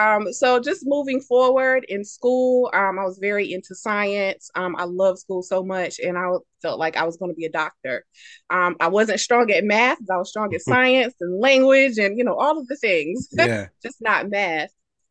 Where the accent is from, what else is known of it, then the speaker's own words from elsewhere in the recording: South Carolina, United States; So I'm from South Carolina. Beach music is huge there.